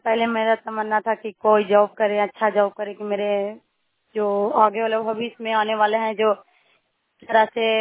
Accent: Lakshmi Bigha, Bihar, India; मैं लक्ष्मी बीघा की निवासी हूँ और प्रखंड नगर नौसा प्रखंड से की रहने वाली हूँ।

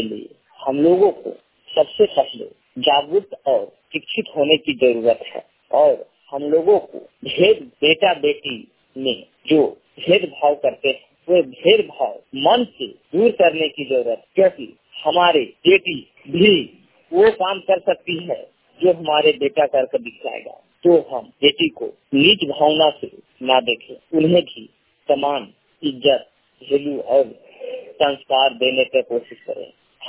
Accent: Barkagaon, Jharkhand, India; ग्राम post बादम, थाना बड़का गाँव, जिला हजारीबाग, राज्य झारखंड का निवासी हूँ।

